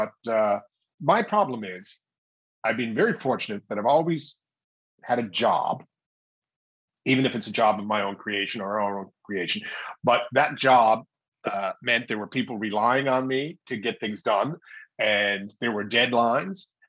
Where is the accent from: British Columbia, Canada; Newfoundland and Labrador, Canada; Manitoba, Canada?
Newfoundland and Labrador, Canada; St. John's; Well, I'm of course going to say St. John's, Newfoundland.